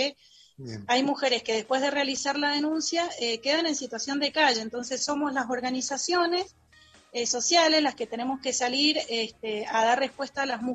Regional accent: Malargüe, Mendoza, Argentina; nosotros somos de Malargüe.

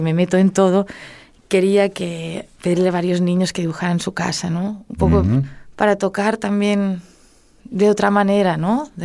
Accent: Spain; first language Catalan; Spanish is a second language; Es mi lengua materna, el catalán.

